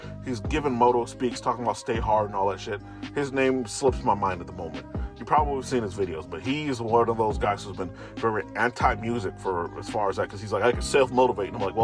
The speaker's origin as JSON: {"language": "English", "town": "Chicago", "region": "Illinois", "country": "United States", "tie": "born or raised there", "said": "I grew up in a place where so many people didn't get to live to see the age of 18. I'm from Chicago, right?"}